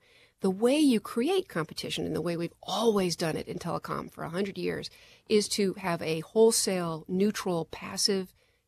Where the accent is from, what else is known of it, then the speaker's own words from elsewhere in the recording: Santa Monica, California, United States; My hometown of Santa Monica, California, has cheap business fiber that the city provides